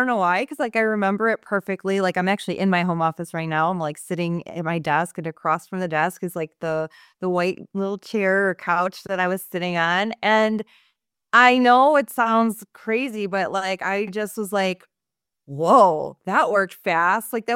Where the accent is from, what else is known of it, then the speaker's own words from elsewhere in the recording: Chicago, Illinois, United States; And the reason why I loved it so much is because I'm from Chicago.